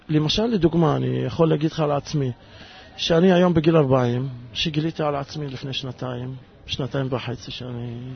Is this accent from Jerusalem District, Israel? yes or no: yes; Jerusalem, Jerusalem District, Israel; אני ירושלמי וערבי.